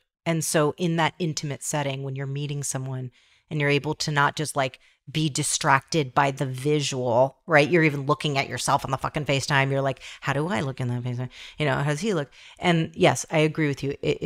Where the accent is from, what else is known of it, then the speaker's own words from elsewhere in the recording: United States; accent: American; They were trying to iron out my strong American accent.